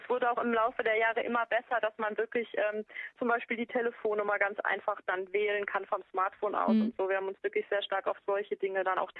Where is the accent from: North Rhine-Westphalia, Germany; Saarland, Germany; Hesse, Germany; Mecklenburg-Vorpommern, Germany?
North Rhine-Westphalia, Germany; Duisburg; now in Lower Rhine, Germany; Ich wohne am Niederrhein. Eigentlich komme ich aus Duisburg, habe mich noch nicht so ganz dran gewöhnt, jetzt am Niederrhein zu wohnen. Sind doch erst ein paar Jahre.